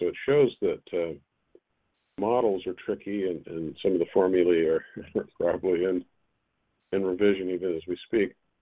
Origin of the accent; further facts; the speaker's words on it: Midwest, United States; I'm from Midwest, a son of a farm boy, actually grandson of a farm girl from the South